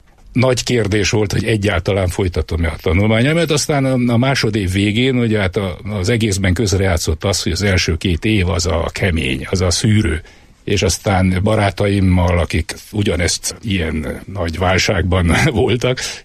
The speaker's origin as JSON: {"language": "Hungarian", "town": "Pilisszentiván", "region": "Pest", "country": "Hungary", "tie": "born or raised there", "also_born_or_lived": "Budapest", "said": "Én Budapesten születtem, te egy Budapest melletti kis falucskában, Pilisi falucskában, Pilis-Szent Ivánon töltöttem a gyermekkoromat."}